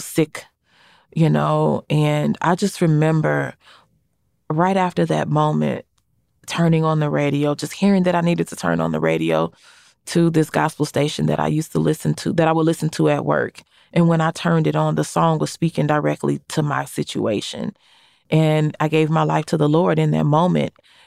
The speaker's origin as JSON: {"language": "English", "town": "St. Louis", "region": "Missouri", "country": "United States", "said": "I was thinking White Castles. I'm sorry. I'm from St. Louis."}